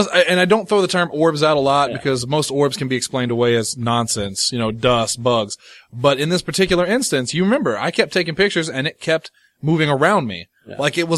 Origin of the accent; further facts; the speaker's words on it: New Jersey, United States; accent: Jersey; and I'm from Jersey originally.